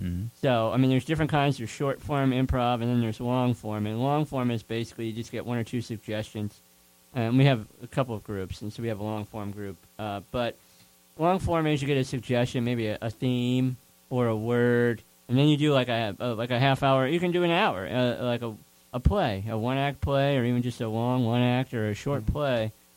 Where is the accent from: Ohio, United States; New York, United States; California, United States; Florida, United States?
California, United States; moved away as an adult; I grew up in the Bay Area. I mean, I went to high school in Piedmont, California, and so Oakland, Berkeley